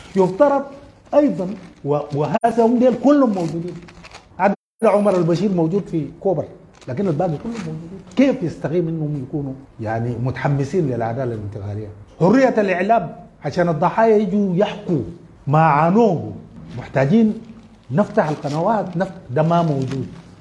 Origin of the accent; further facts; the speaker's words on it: Darfur, Sudan; لكن في ظل هذه الظروف انا من دارفور